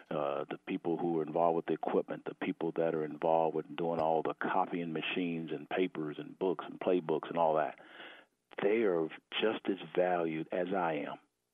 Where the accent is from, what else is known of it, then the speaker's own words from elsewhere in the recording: Fort Worth, Texas, United States; Well, I grew up in Fort Worth, Texas. Was blessed to have a mom and dad there